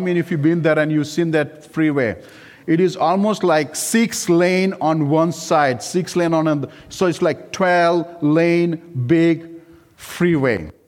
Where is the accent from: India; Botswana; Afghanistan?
India; now in United States; Now remember, I came from India.